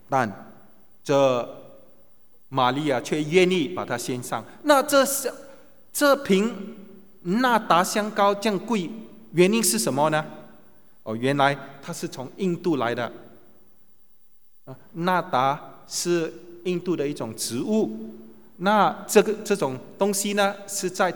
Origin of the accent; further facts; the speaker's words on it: Singapore; 他说两万四，新币，他说是我们新加坡人平均的薪金2000块一个月